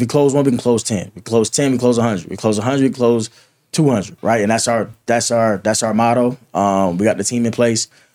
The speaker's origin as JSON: {"language": "English", "town": "Atlanta", "region": "Georgia", "country": "United States", "said": "But I'm from Atlanta, so I'm not really thinking like, oh, let's go to Oklahoma."}